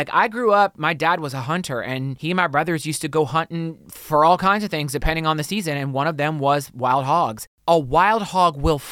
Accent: the South, United States; I mean, I grew up in the South. I know smooth-talking Southerners

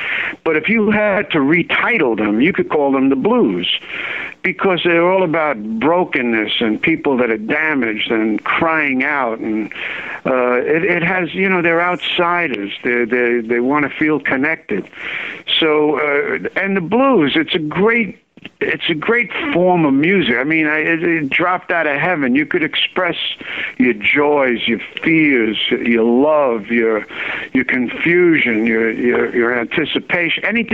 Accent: Bronx, New York, United States; You know, I was a kid from the Bronx, and I ran into this country station out of Newark, you know, in Jersey, and I was from New York.

